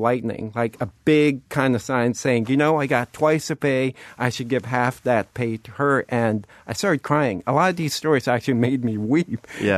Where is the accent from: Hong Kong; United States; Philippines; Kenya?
Philippines; I grew up watching anime in the Philippines